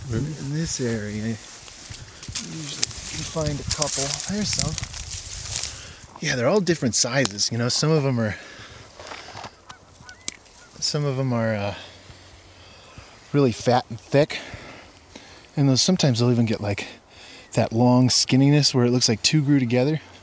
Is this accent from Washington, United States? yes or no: yes; Pullman, Washington, United States; I'm from Pullman, Washington.